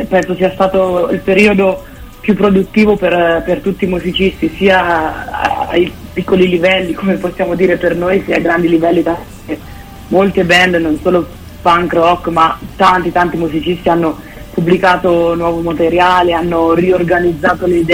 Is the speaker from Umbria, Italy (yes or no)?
yes; Perugia, Umbria, Italy; noi siamo di Perugia e essere nati e cresciuti in questa città, che comunque non è una delle città principali d'Italia